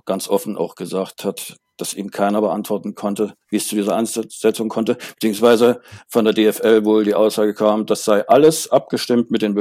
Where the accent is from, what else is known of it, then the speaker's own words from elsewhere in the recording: Altenburg, Thuringia, Germany; ich stamme gebürtig aus Thüringen, bin also in Altenburg geboren und aufgewachsen und zur Schule gegangen. Das lag zu DDR-Zeiten im damaligen Bezirk Leipzig